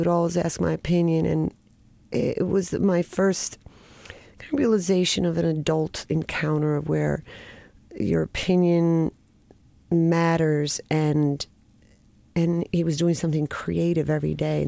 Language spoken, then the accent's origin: English; Oakhurst, New Jersey, United States; A few miles north of Asbury Park. I grew up in a small town called Oakhurst. And then I think when I was in sixth grade, we moved to Dea